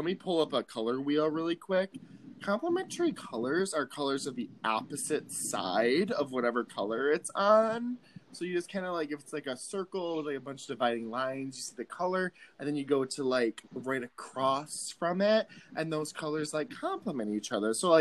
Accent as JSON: {"language": "English", "region": "Tennessee", "country": "United States", "said": "Oh, I'm from the South. I'm from Tennessee, by the way."}